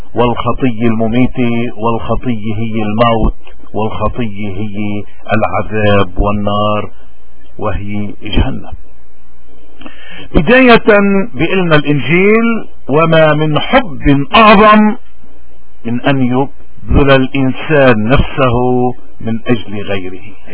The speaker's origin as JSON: {"language": "Arabic", "country": "Lebanon", "said": "ونضل وين ما نروح نفتخر انه نحن لبنانية"}